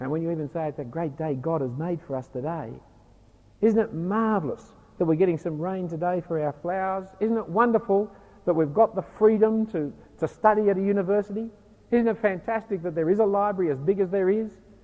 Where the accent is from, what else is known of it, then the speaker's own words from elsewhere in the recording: Australia; you will scream as an Australian. Australians don't know how to be polite and pleasant about anything.